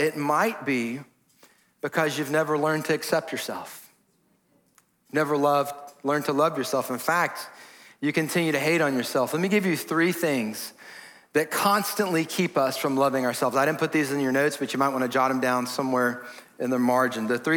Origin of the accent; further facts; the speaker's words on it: Atlanta, Georgia, United States; So I grew up in Atlanta.